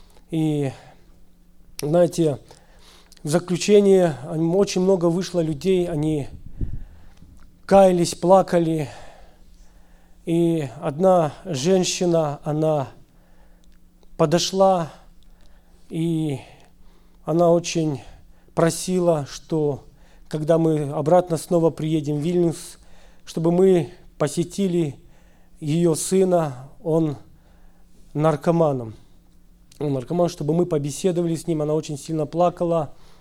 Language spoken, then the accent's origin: Russian; Grodno Region, Belarus; мы из Белоруссии, с Гродненской области.